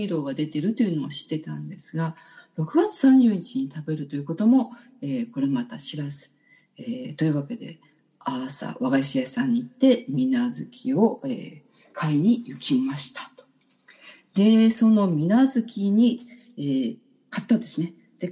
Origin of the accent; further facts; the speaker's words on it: Kyoto, Japan; 京都に長年住んでいて、まあ、生まれ育って途中は京都にいなかったですが